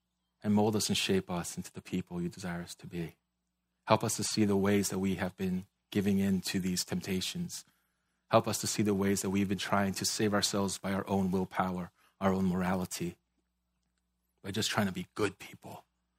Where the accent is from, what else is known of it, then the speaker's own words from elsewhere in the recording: East Coast, United States; I will judge you all really hard, all right? I'm from the East Coast. That's what we do, all right?